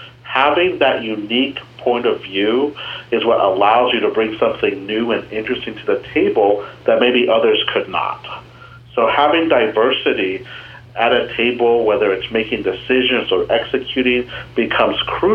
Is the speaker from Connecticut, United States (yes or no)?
no; Pasadena, California, United States; also born or lived in Bellingham, Washington; So I was born in Pasadena, California, went to L.A. public schools all through elementary school, and then middle school, the family, mom, dad, and me and four other brothers moved up to Bellingham, Washington